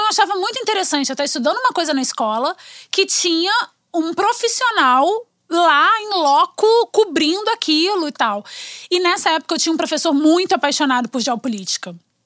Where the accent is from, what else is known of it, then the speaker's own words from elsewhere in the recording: Volta Redonda, Rio de Janeiro, Brazil; moved away as an adult; now in Rio de Janeiro, Brazil; Eu sou de Volta Redonda. É, nasci, fui criada lá até meus 18 anos. Vim pro Rio pra fazer faculdade de jornalismo e fiquei. Tô com 41